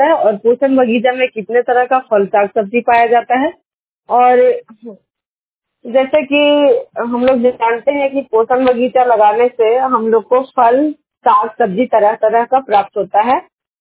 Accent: Nawada, Bihar, India; और मैं नवादा डिस्ट्रिक्ट से बिलोंग करती हूँ

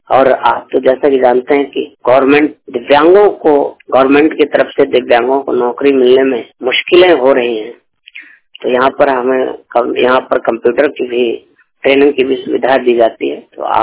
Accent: Mahoba, Uttar Pradesh, India; मैं हरियाणा राज्य के भिवानी जिले में जॉब करता हूँ और मैं महोबा जिले का रहने वाला हूँ, राज्य उत्तर प्रदेश।

